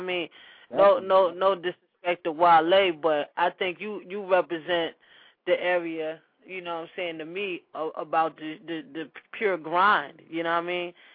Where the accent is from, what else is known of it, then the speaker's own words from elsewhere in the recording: New York, United States; I am from New York, but I live here in the DMV though.